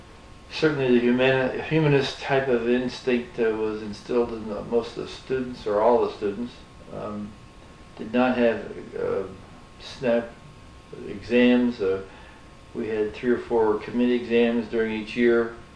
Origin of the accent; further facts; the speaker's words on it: Rochester, New York, United States; also born or lived in Speedway, Indianapolis, Indiana; And we moved from Speedway, Indianapolis, to Rochester, New York. I had started Cub Scouts in Indiana. When we moved to Rochester, New York, I went to high school at Brighton High School in Rochester, New York